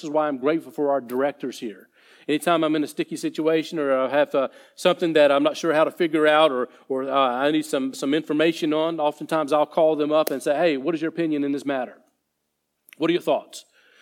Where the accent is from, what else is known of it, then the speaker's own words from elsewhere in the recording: the South, United States; It's one I grew up with down in the South.